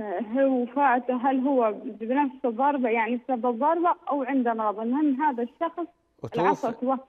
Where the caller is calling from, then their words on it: Yemen; لان الكهرب عندنا في اليمن تنطفي